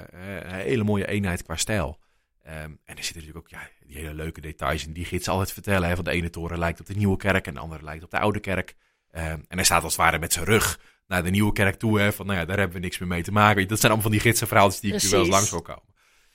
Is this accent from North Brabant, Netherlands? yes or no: no; Delft, South Holland, Netherlands; Maar wij als Delftenaar, ja, we zijn het gewend.